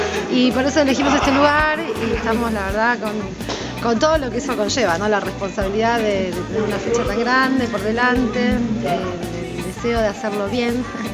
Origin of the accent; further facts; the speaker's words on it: Argentina; Nosotros somos argentinos, nacimos en Argentina, no tengo incorporado el folclore jamaiquino